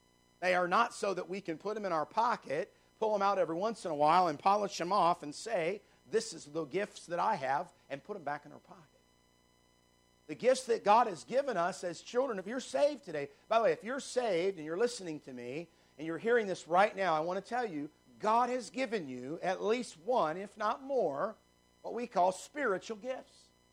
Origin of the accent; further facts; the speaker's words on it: Chattanooga, Tennessee, United States; And then I think of the church that I grew up in Highland Park Baptist Church in Chattanooga, Tennessee, and on it goes.